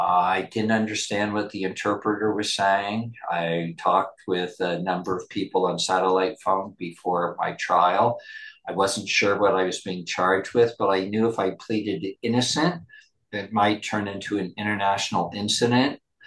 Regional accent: United States; as an American, if we're giving advice to other countries, other governments, other universities about how to manage their resources, we need to look in the mirror and ask, what is it that we do here at home?

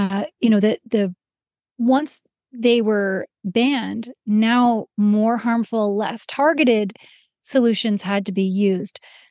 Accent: Canada; I'm originally from Canada

